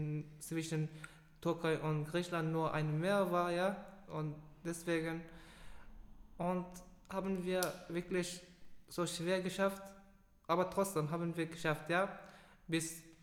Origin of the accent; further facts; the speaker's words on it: Afghanistan; German is a second language; wir kommen aus Afghanistan oder wir waren so etwas passiert in unterwegs.